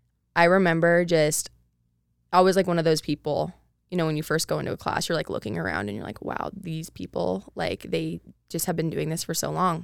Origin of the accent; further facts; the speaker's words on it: Eugene, Oregon, United States; Eugene, Oregon. There's nothing to do there either, so it's, like... But, like, at least I knew some people there.